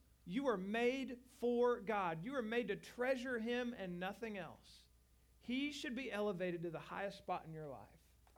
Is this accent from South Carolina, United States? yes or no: no; Lawrence, Kansas, United States; I grew up in Lawrence, Kansas, love them.